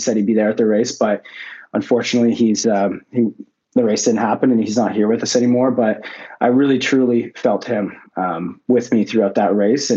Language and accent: English; Ottawa, Ontario, Canada; And I grew up in Ottawa, but I eventually moved to the Belleville area.